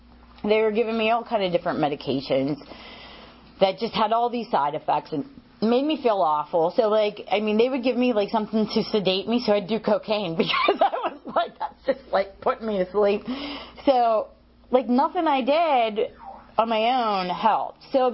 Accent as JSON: {"language": "English", "town": "Pittsburgh", "region": "Pennsylvania", "country": "United States", "said": "And, like, I'm from Pittsburgh, and the area is freaking huge."}